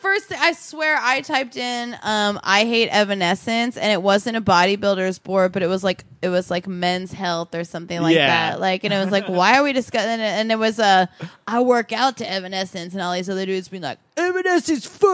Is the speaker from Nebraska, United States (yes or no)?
no; Oklahoma, United States; I'm from Oklahoma too.